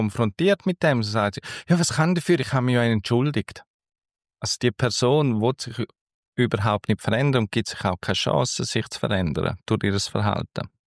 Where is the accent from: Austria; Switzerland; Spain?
Switzerland; da sind wir Schweizer und Schweizerinnen absolute Weltmeister.